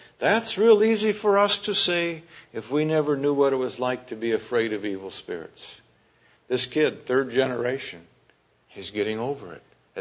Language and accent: English; United States; Now, when I grew up here in the United States, we learned in school that Indians had medicine men